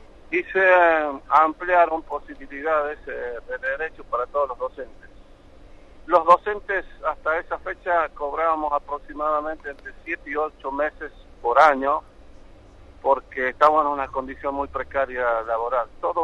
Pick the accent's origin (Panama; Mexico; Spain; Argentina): Argentina; La Rioja; lo estoy planteando como riojano, como hombre del interior de la provincia, originario de lugares muy alejados de la capital